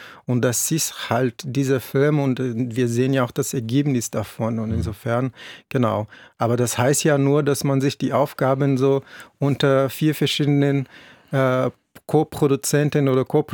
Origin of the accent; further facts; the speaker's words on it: Brazil; German is a second language; Ich bin ja selber Brasilianer